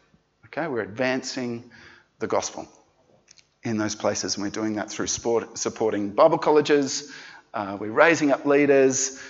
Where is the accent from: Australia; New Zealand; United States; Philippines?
Australia; New South Wales; I come from Darkanjung country, which is the original name for the land known as the Central Coast, just north of Sydney.